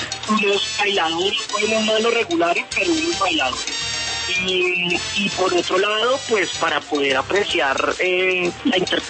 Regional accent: Bogotá, Colombia; como capitalino, como bogotano

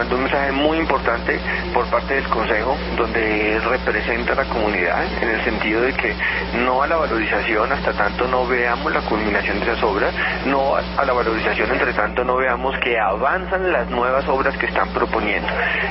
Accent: Bogotá, Colombia; De esa forma uno como bogotano va a ver que las obras se están ejecutando

